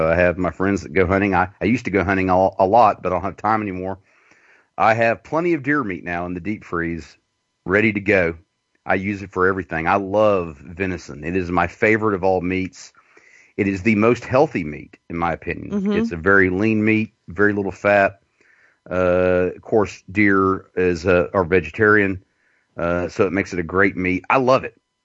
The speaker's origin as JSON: {"language": "English", "region": "the South", "country": "United States", "tie": "born or raised there", "said": "You know, I was raised in the South. This is what I dealt with, you know."}